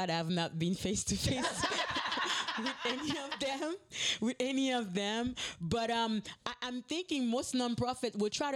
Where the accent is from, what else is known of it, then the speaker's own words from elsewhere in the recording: Haiti; we never heard about gangs growing up in Haiti.